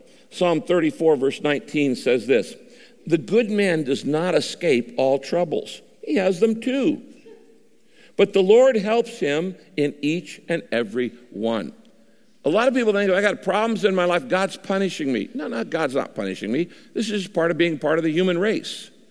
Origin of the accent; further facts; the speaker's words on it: Redwood Valley, California, United States; now in Saddleback Valley, United States; a little tiny village in the Redwoods called Redwood Valley, 500 people in this little town. And I grew up in Redwood Valley. And then for the last 37 years, I've been in the Saddleback Valley.